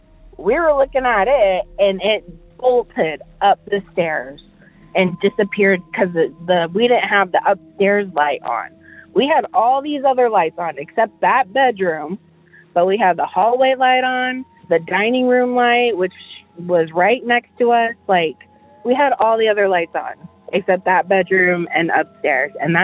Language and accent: English; Omaha, Nebraska, United States; I am from Omaha, Nebraska.